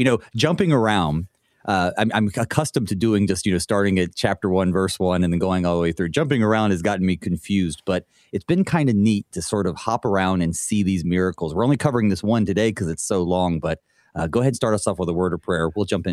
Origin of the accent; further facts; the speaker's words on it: North Carolina, United States; You know, it's my home state, so I miss it often, even though you're on the wrong side of it.